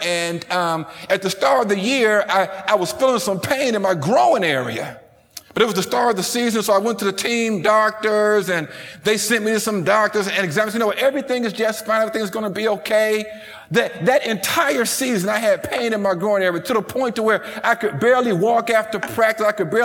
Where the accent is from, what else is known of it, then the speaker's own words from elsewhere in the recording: Detroit, Michigan, United States; So I grew up in Detroit, Michigan. I was a basketball player